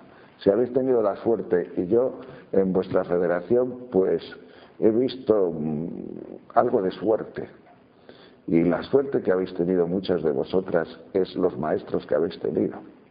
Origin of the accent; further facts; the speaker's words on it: Tejerina, Castile and León, Spain; yo jamás en mi vida he visto en Tejerina, que es mi pueblo, algo que se parezca